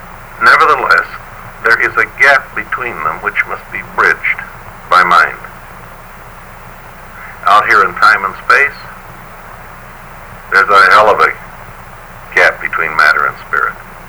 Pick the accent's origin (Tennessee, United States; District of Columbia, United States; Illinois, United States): Illinois, United States; Chicago; Chicago and look down Michigan Avenue. I love this city. It's dirty, it's ugly, and all that, but it's my hometown. I grew up there.